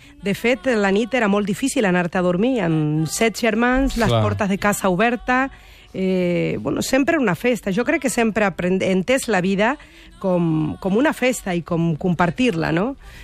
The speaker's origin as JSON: {"language": "Catalan", "region": "Tucumán", "country": "Argentina", "said": "nosaltres que som de muntanya, de Tucumán, al noroest"}